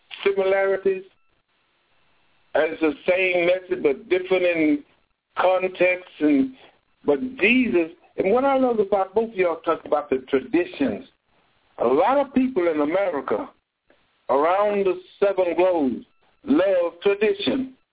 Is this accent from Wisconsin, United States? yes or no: no; Texas, United States; I ain't never eaten no raw hamburger meat. I'm from Texas.